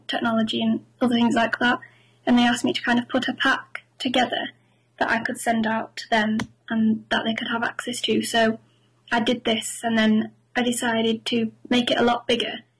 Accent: York, Yorkshire and the Humber, United Kingdom; I'm 20 years old and I'm from York.

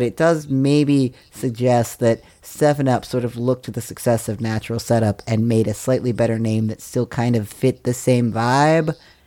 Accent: Appalachia, United States; I've only learned this from TikTok, because obviously I grew up in Appalachia.

